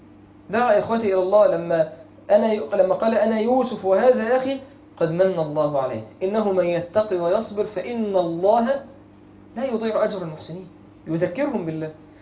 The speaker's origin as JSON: {"language": "Arabic", "town": "Mansoura", "region": "Dakahlia", "country": "Egypt", "said": "ما شاء الله في شباب عندنا في المنصوره"}